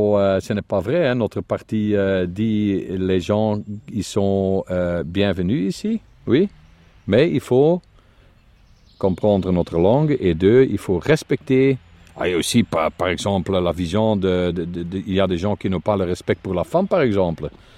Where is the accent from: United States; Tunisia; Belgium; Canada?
Belgium; Riemst, Flanders; Je suis flamand, je suis européen, je suis de Rimst